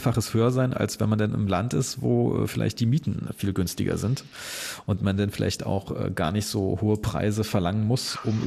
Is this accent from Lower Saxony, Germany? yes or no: no; Berlin, Germany; Also ich kann als Berliner sagen, und dass ich zwar in der gefühlt tollsten Stadt Deutschlands wohne